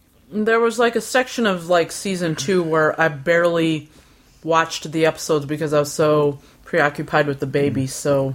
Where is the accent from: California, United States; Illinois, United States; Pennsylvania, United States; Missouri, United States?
Pennsylvania, United States; I guess they didn't have it in where I grew up in Pennsylvania, blah, blah, blah.